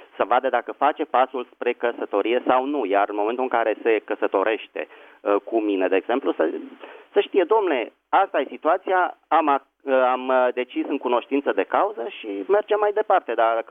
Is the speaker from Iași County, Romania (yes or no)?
no; Bucharest, Romania; din București.